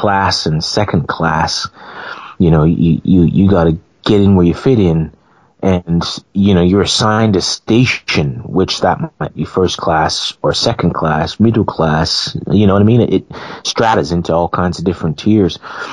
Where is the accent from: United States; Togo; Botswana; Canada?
Canada; now in United Kingdom; I was raised in Canada, and if you went to a restaurant and you were served cold food, you would say, hey, man, my food is cold.